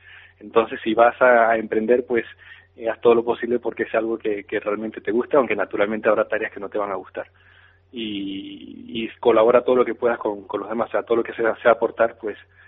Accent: Panama; moved away; Yo soy panameño y llevo aquí unos 12 años

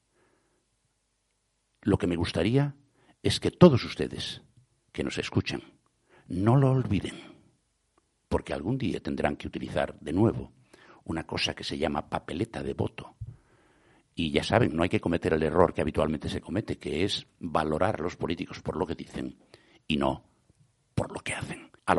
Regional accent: Santiago de Compostela, Galicia, Spain; y mañana en Santiago, en mi pueblo, en la Plaza de la Quintana.

